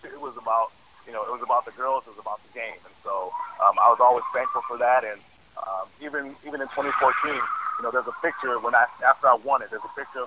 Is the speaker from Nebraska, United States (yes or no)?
no; Youngstown, Ohio, United States; now in Mount Pleasant, United States; I'm from Youngstown, Ohio.